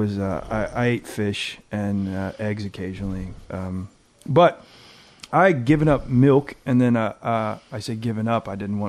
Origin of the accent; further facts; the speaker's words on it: New York, United States; now in Wilmington, United States; Well, I came to Wilmington from Brooklyn.